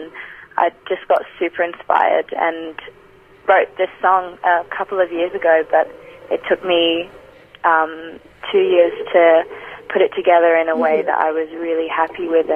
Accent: Australia; as a black woman growing up in Australia, being a woman of colour has always been quite a huge part of my identity

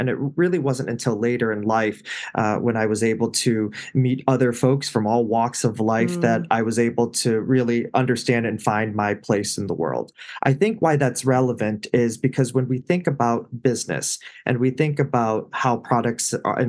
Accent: Chicago, Illinois, United States; And, you know, we grew up in Chicago, moved out to the north suburbs of Chicago. So, you know, growing up, I went to predominantly white schools.

